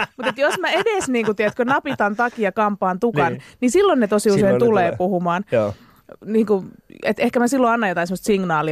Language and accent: Finnish; Espoo, Uusimaa, Finland; Mähän on niinku Espoon getosta, eli Laaksolahdesta.